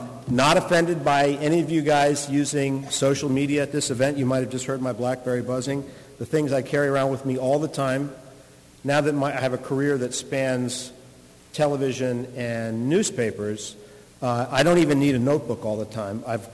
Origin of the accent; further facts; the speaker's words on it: Kentucky, United States; And, you know, Kentucky's my home state, so I was happy that UK won.